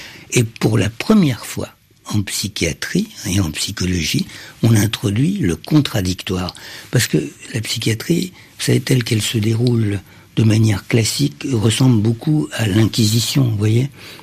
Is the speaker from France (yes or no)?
no; Cairo, Cairo Governorate, Egypt; Je me souviens très très bien de mon enfance au Caire.